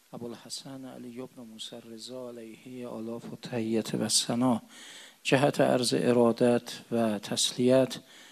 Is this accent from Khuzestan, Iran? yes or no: no; Mashhad, Razavi Khorasan, Iran; مثل شما و ما که مشهدی هستیم